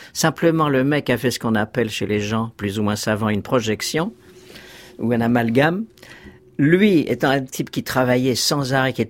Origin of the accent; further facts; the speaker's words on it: Grenoble, Auvergne-Rhône-Alpes, France; born there; je suis né à Grenoble le 7 mai 1947 et je fais chef d'orchestre